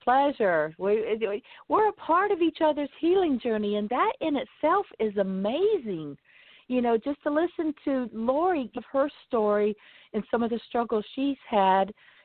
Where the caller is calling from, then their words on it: Lighthouse Point, Florida, United States; I'm calling in from Lighthouse Point, Florida.